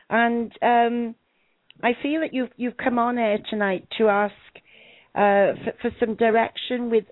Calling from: California, United States; I'm from California.

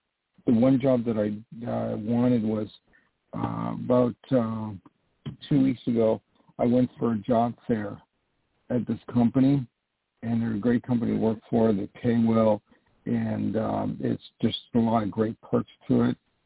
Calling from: New York, United States; I'm calling from New York.

